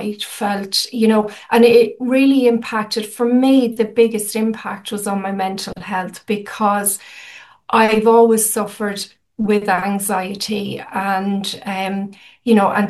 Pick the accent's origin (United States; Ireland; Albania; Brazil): Ireland; Wexford, Leinster; also born or lived in Dublin; now in Barcelona, Spain; But I am originally from Ireland. I'm from Wexford. But I lived in Dublin for like 20 years as well, you know.